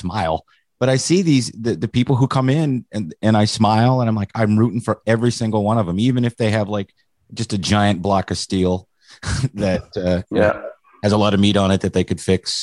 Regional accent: Mansfield, Pennsylvania, United States; moved away; But we're both from Mansfield, Pennsylvania. Grew up. I moved away in 1995, but have been down here for 25 years. But you know, I miss it up there.

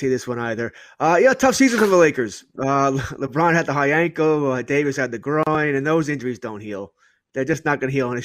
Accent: Ireland; No, tan is not. I'm Irish, man. Tan is not my language.

